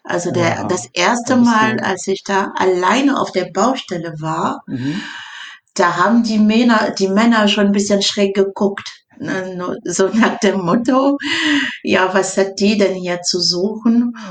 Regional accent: Cameroon; Ich komme aus Kamerun.

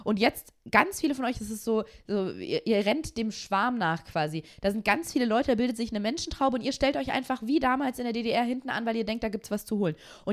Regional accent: United States; German is a second language; Weil ich bin ja Amerikanerin.

